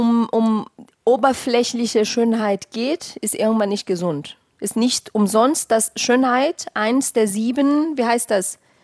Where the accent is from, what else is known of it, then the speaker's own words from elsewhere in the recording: Petrópolis, Rio de Janeiro, Brazil; den Miss Petropolis, die Stadt, wo ich herkomme.